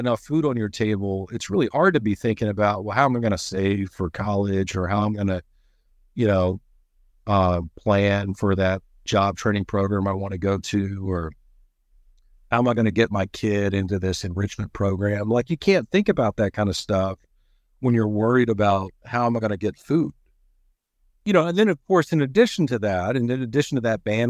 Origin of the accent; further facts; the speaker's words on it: the South, United States; I was a public school kid growing up in the South, small towns. I moved around a lot as a kid.